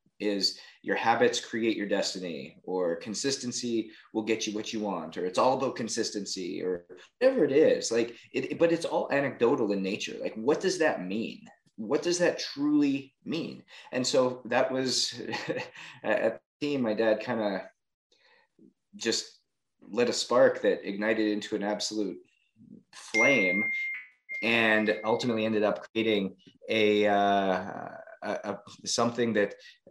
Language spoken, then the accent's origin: English; Canada; I was a hockey player, born and raised in Canada.